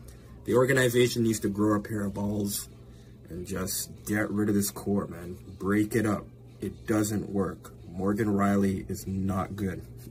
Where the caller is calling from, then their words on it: Toronto, Ontario, Canada; from Toronto, Ontario.